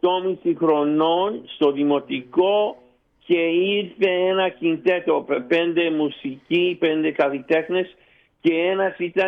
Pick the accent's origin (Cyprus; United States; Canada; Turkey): United States; St. Louis, Missouri; also born or lived in Thessaloniki, Greece; γεννήθηκα στη Θεσσαλονίκη το 1959, φύγαμε από την Ελλάδα το 1961, ήμουνα 2,5 χρονών και έτσι μεγάλωσα στην Αμερική, στην πόλη της Jazz, το St. Louis, Missouri, σε ένα περιβάλλον πάρα πολύ ελληνικό. Οι γονείς μου μιλούσαν μόνο στην ελληνική γλώσσα